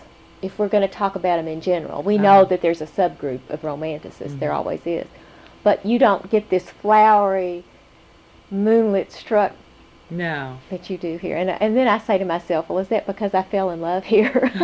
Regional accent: Kentucky, United States; I'm from Kentucky, but you're really from the South. Uh-huh. I'm a border state person.

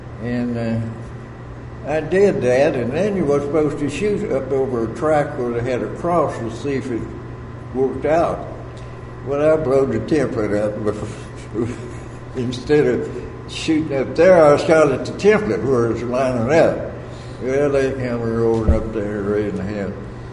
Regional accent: Kentucky, United States; born there; I lived in Bath then, actually, because I was born in Bath County.

